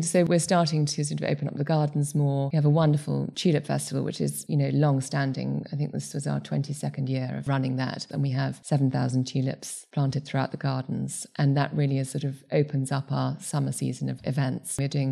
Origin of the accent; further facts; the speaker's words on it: Cambridge, East of England, United Kingdom; I grew up in Cambridge, and I went to school in Cambridge, the Purse.